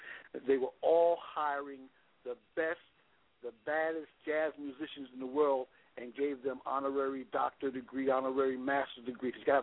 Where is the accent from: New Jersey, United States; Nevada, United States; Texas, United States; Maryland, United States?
New Jersey, United States; Newark; Well, I'm from Newark, New Jersey. I played in New York City back in the day.